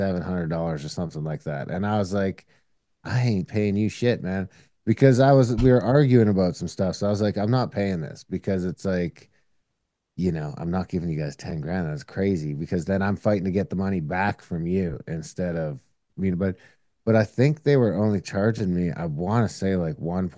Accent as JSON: {"language": "English", "country": "Canada", "said": "As a Canadian product, our support has not gone up."}